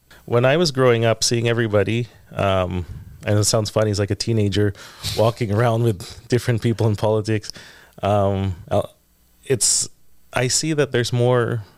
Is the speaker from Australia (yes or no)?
no; Philippines; And funny enough, like, you know, I'm already Filipino. I'm already far away from the city.